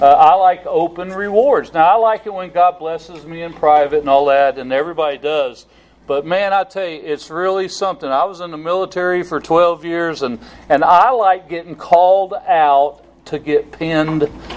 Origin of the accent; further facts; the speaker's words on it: Kentucky, United States; And we're from Kentucky, and folks in Kentucky, we don't even close our lips when we say words, you know.